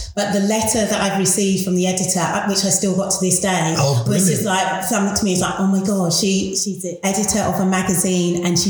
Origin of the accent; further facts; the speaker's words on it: Wembley, London, United Kingdom; as a young black kid, and I grew up in Wembley, and back in the day, we were the only black people on the whole road.